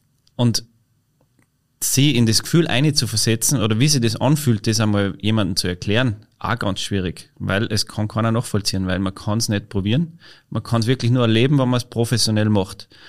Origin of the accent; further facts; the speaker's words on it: Kirchberg, Tyrol, Austria; daheim in Kirchberg-Denning, da wo ich aufgewachsen bin.